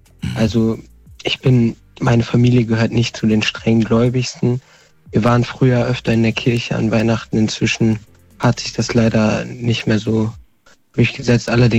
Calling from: Düsseldorf, North Rhine-Westphalia, Germany; Tatsächlich NRW. Ich komme aus der Landeshauptstadt in Düsseldorf.

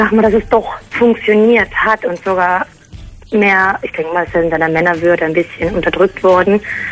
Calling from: Kandel, Rhineland-Palatinate, Germany; Ja, aus Kandeln, Rheinland-Pfalz.

